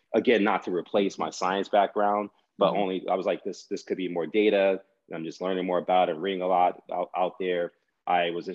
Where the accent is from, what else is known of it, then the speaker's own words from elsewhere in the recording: New Orleans, Louisiana, United States; I was born and raised in New Orleans